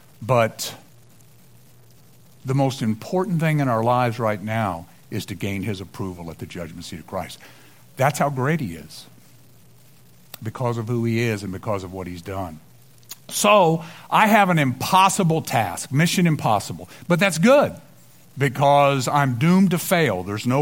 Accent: Kentucky, United States; and I'm from Kentucky originally, so I like to keep things simple.

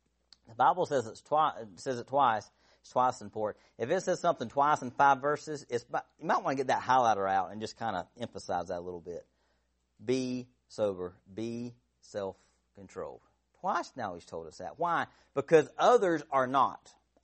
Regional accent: Georgia, United States; Pardon the English. I'm from South Georgia.

